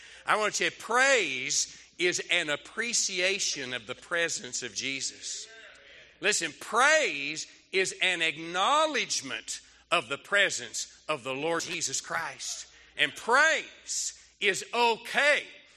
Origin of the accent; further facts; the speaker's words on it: Dumas, Texas, United States; also born or lived in Wellington, United States; I was born in Wellington, Texas, but grew up in Dumas, Texas.